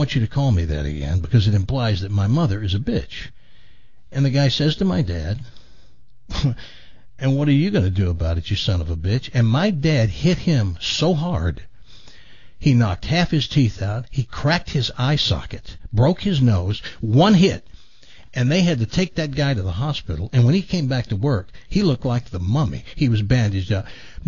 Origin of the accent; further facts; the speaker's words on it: Tennessee, United States; I grew up in Tennessee. I heard on an almost daily basis the N-word.